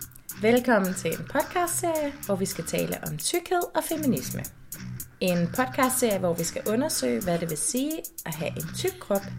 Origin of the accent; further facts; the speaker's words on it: West Jutland, Denmark; Jeg er antropolog og forsker på Roskilde Universitet. Jeg er mor. Jeg er hvid. Jeg er vestjyde. Jeg er ciskønnet.